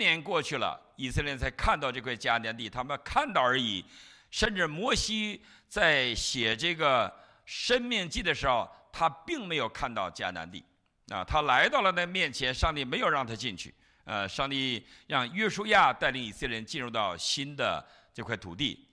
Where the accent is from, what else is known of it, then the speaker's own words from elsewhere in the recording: China; now in United States; 我常常想到我们来到美国的中国大陆的新移民，我们从中国来到美国